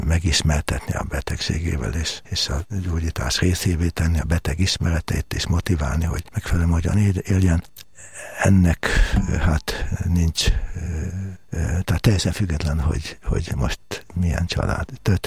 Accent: Balatonszemes, Somogy, Hungary; also born or lived in Budapest; nálunk a család az egy olyan család, ez egy hívő katolikus család volt, ebben nőttem bele. Tehát olyan különösebben gyerekkoromban Balatonszemesen éltünk, a háború alatt oda kerültünk, hát nem is volt lakásunk, társbéletben laktunk Budapesten

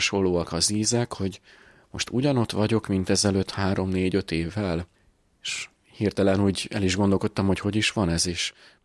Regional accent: Dunakeszi, Pest, Hungary; Egy katolikus családban születtem, Dunakesziről származom, hárman vagyunk testvérek

